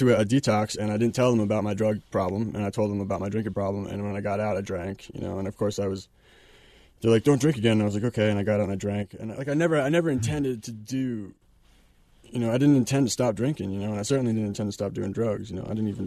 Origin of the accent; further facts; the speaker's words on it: New Jersey, United States; Well, I grew up in New Jersey, and I started to drink when I was about 12 or 13 years old